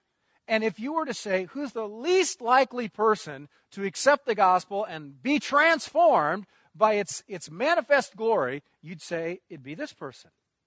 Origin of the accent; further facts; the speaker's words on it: Newton, Iowa, United States; I was invited to preach in my hometown in Newton, Iowa. Not a big town. It's close to Des Moines, about 30 miles from Des Moines, 17,000 people.